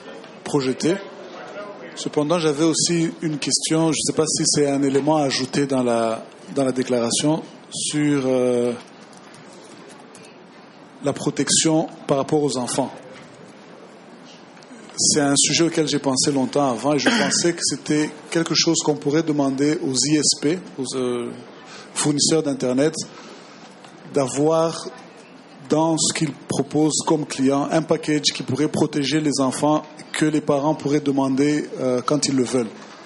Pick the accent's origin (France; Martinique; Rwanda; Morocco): Rwanda; Je suis du Rwanda.